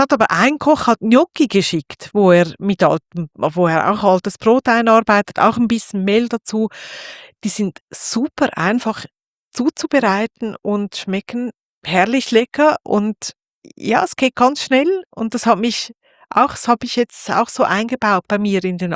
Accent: Switzerland; also bei uns in der Schweiz berühmt

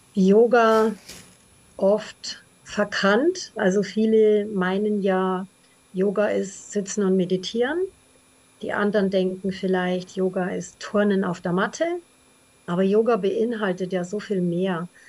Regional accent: Bavaria, Germany; hast du ja schon gesagt. Ich komme aus der Nähe von Ingolstadt.

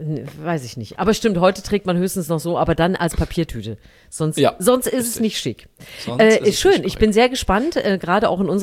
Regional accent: Thuringia, Germany; Aber ich bin ja in Thüringen erstmal aufgewachsen und dann war das ja wirklich so, es gab sehr wenig Aufkleber in der DDR

